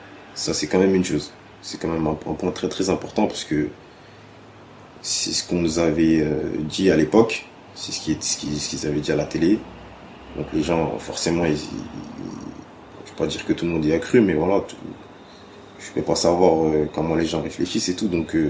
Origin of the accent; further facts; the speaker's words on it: France; On est français quand même